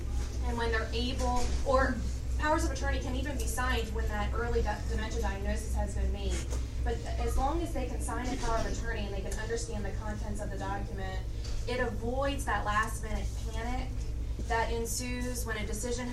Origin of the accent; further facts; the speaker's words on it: Seaford, Delaware, United States; I'm from Seaford, Michelle's from Laurel, we're local girls, and we are extremely passionate about getting this word out to people in our community that need it.